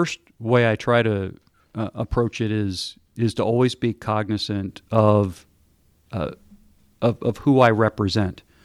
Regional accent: Ohio, United States; I grew up in Ohio. So, you know, Ohio, Indiana, very aligned culturally to how I grew up.

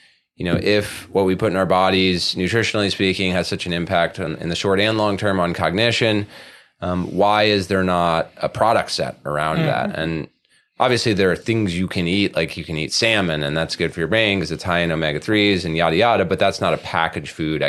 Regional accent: New Jersey, United States; also born or lived in Western Massachusetts / Cape Town, South Africa; I'm not. I've been here for a while. I grew up in northern New Jersey. Mm-hmm. And then I went to high school in Western Massachusetts. And then between high school and college, I took a year off and I lived in Cape Town, South Africa.

